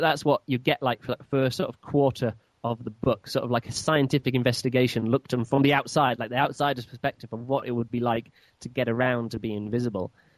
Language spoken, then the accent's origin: English; United Kingdom; I'm British, and I think it's pronounced Iping